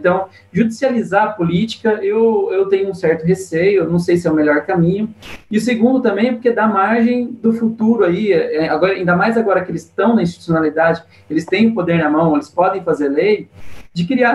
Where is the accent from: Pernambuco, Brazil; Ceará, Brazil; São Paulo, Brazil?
São Paulo, Brazil; born there; da minha região ali, da região onde eu nasci, ali de Paraguaçu Paulista, uma cidade vizinha.